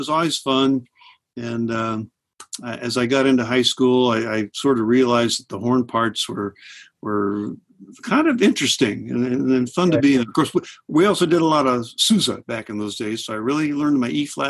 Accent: Topeka, Kansas, United States; Oh, well, like I said, I grew up in Topeka. So we had a university there called Washburn University.

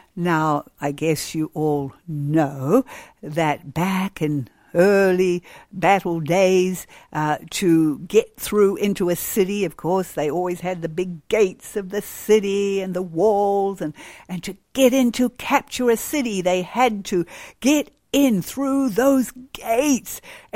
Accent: New Zealand; Because we come from New Zealand, sheepskins were very readily available

